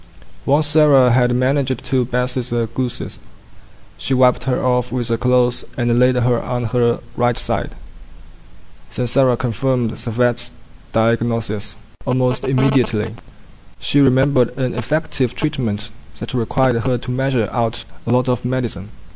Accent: Zhangjiagang, Jiangsu, China; English is a second language; My hometown is Zhangjiagang. It was a small city, but now it is very well developed.

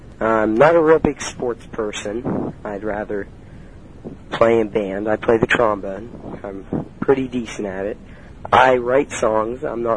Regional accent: Wintersville, Ohio, United States; also born or lived in Steubenville; I was born in Steubenville, and I moved out to Wintersville in my kindergarten year, but I kept going to Steubenville City Schools.

